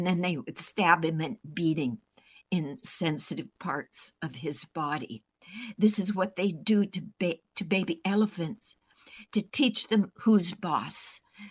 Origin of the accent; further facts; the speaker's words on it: Norway; also born or lived in Seattle; I'm from Norway, lived in Seattle, became an animal activist